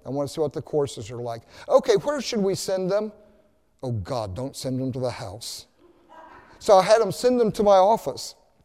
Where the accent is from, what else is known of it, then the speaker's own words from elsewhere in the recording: Oklahoma, United States; when I was a young kid growing up in Oklahoma, I wanted to be an oceanographer.